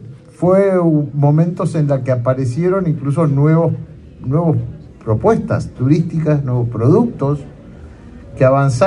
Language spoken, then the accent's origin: Spanish; Uruguay; somos pocos los uruguayos